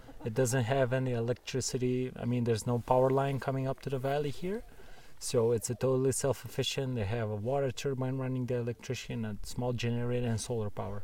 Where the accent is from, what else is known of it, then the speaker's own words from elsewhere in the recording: Bitola, North Macedonia; I grew up in Macedonia, in Bitoland, Macedonia, North Macedonia. I grew up there.